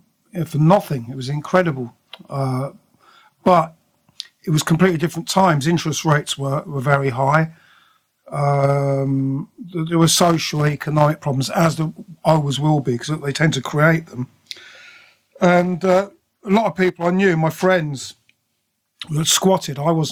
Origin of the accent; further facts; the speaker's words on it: Slough, South East England, United Kingdom; also born or lived in London / High Wycombe; I was born in London, but I went to school in Berkshire, in Slough, and then High Wycombe